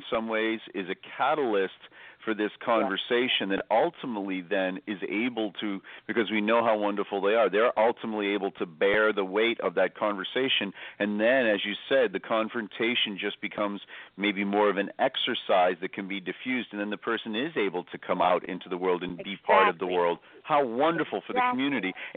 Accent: Ireland; I'm sorry to interrupt, but I'm Irish, so I do that all the time.

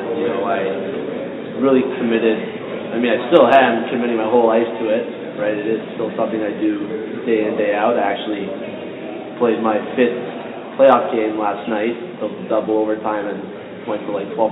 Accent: Canada; born there; Yeah, I was born in Canada.

